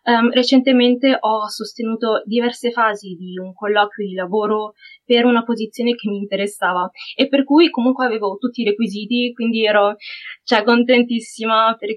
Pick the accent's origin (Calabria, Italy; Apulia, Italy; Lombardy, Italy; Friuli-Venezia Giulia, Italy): Lombardy, Italy; Milan; ho 24 anni e sono di Milano.